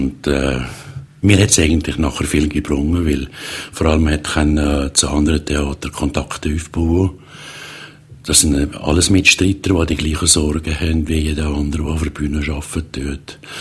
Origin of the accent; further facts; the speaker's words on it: Valais, Switzerland; als Walliser hat man da einen gewissen Bonus ab und zu.